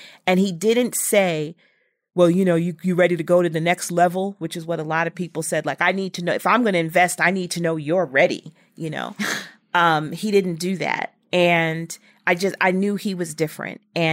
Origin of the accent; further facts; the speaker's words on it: Brooklyn, New York, United States; he liked the fact that I was from Brooklyn and from his neighborhood.